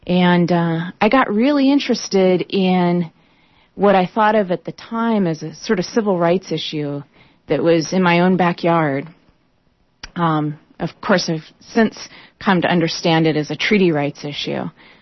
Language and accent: English; Portland, Oregon, United States; I grew up in Portland. Went to Jefferson High School, graduated in 88, went to Oregon State University